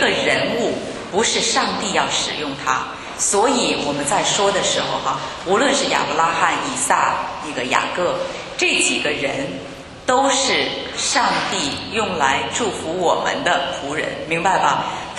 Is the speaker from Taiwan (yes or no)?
no; China; 这些故事又不是我们中国人祖先的故事，是不是？